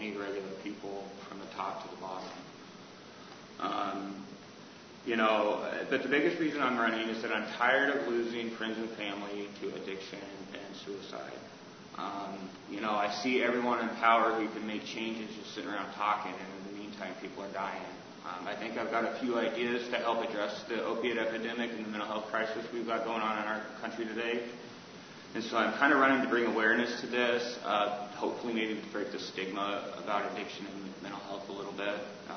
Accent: Alaska, United States; I was born and raised in Alaska to a middle-class family. My dad was a cop. My mom was a nurse. And over the years, I've lived everywhere in the state, from Barrow to Ketchikan, big cities to Bush.

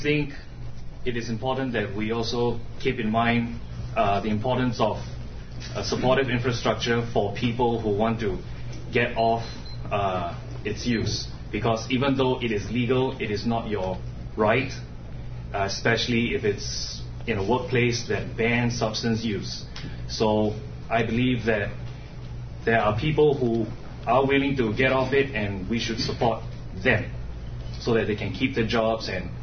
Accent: Singapore; when I was growing up in Singapore, I grew up in a single parent family

